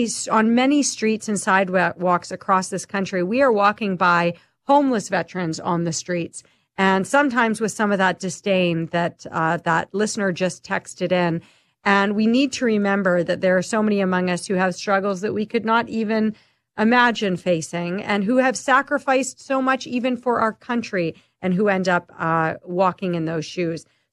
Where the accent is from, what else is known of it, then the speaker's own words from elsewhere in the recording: Saskatchewan, Canada; also born or lived in Toronto; I lived in Toronto for a number of years, and when I would tell them I was from Saskatchewan